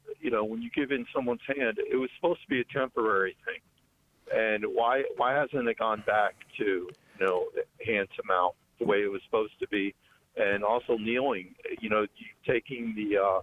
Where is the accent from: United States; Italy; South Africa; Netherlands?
Italy; moved away; I grew up in Italy, you know, where, you know, the Pope is right there and there's certain traditions. And you know, coming here, you know, years ago